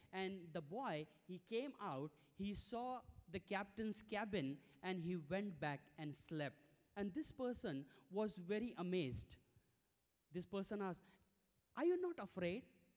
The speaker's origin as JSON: {"language": "English", "country": "India", "said": "When we see, we come from India, and it's everything is multi."}